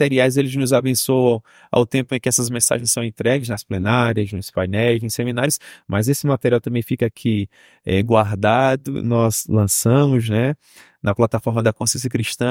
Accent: Campina Grande, Paraíba, Brazil; Nós aqui que somos de Campina Grande, todos nós sabemos

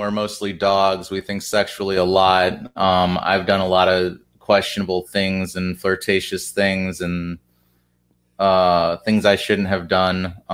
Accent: Urbana, Illinois, United States; we had these debates in my hometown Urbana a lot.

